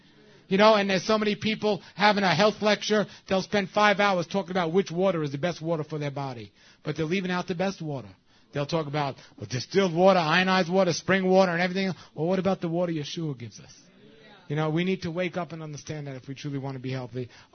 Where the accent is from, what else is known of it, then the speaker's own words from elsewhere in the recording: New York City, New York, United States; And I'm from New York City, and wherever I go around the world, I'm out of the city.